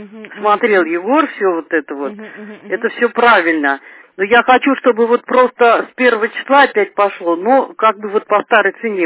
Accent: Shushary, Saint Petersburg, Russia; Значит, я из Шушар

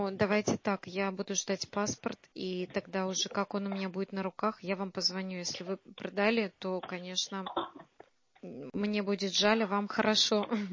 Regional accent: Transnistria, Moldova; Нет, я из Приднестровья.

